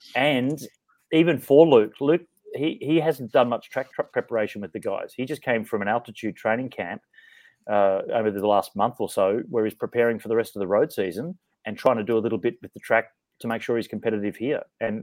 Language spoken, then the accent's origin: English; Gold Coast, Queensland, Australia; Well, I grew up on the Gold Coast, and I can talk about it, how good that is as well.